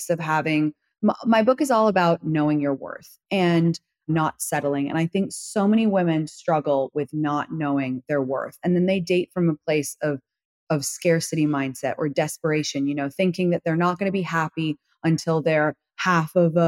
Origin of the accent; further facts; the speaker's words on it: London, United Kingdom; moved away as an adult; I know I sound super American, but I was raised in London until I was 19.